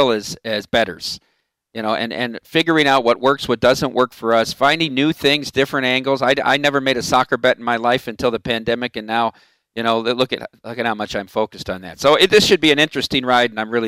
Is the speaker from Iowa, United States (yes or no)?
yes; Iowa, United States; Yeah, and my background is in poker, too. I'm from Iowa.